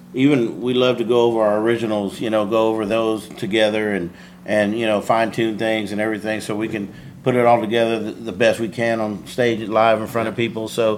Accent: Kyle, Texas, United States; So that's our first time actually playing out of town, because we're from Kyle area.

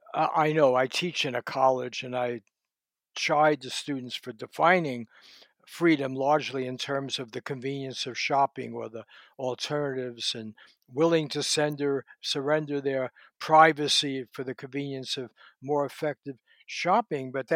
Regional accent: New York, United States; I grew up in New York. It reminded me of big family dinners and everything.

